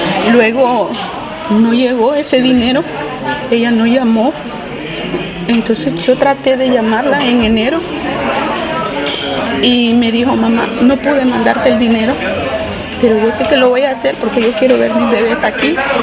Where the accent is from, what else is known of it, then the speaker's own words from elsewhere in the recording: San Pedro Sula, Cortés, Honduras; Yo vengo de San Pedro Sula, Honduras.